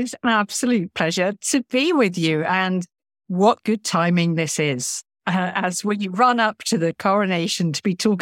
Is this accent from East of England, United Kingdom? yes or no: no; Lincoln, East Midlands, United Kingdom; I grew up in Lincoln, which is an incredibly historic town in the sort of Midlands of England, a beautiful cathedral.